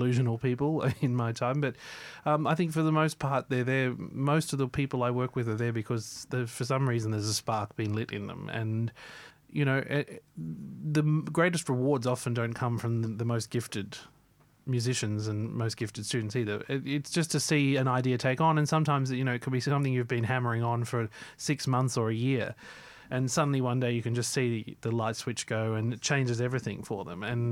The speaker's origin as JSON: {"language": "English", "region": "Queensland", "country": "Australia", "tie": "born or raised there", "said": "I'm fortunate I grew up in Queensland"}